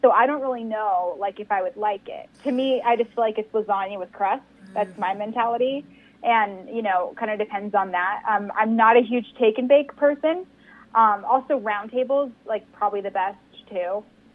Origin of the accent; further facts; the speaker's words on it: Reno, Nevada, United States; I was raised in Reno, Nevada. We're known for short shorts on cops and meth.